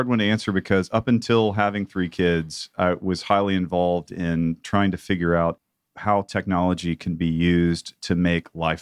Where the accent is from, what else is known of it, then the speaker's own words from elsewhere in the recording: the South, United States; After being a strong, lifelong meat eater, growing up in the South.